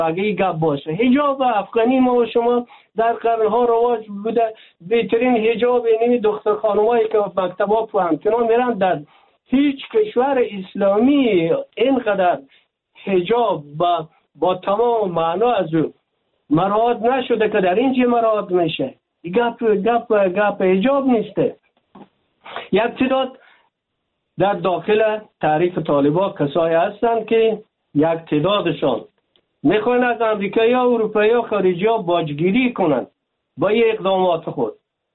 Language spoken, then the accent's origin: Persian; Afghanistan; ما افغان هستیم، اصطلاحات و کنر باید یک طرف گذاریم به خاطر منافع ملی خود